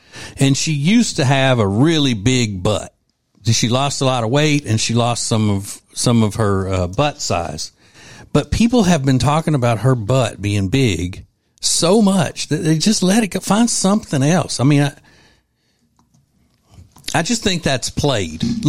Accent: Louisiana, United States; And so I'm from Louisiana. We got that in common. And she's from the part of the state kind of where that I'm from, the non-Cajun part of the state.

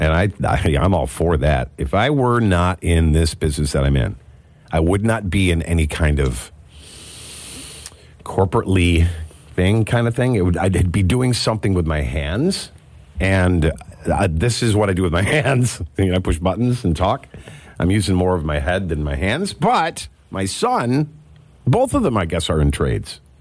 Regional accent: Leicester, New York, United States; When I grew up down in Lester, in between Lester and Mount Morris, there was a food processing plant where you drive by.

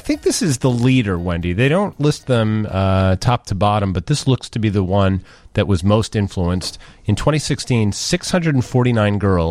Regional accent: Chicago, Illinois, United States; accent: Chicago; because of my thick accent. I have a thick Chicago accent.

